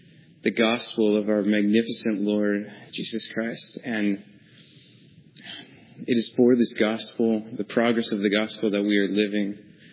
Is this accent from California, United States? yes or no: yes; California, United States; I'm from Northern California.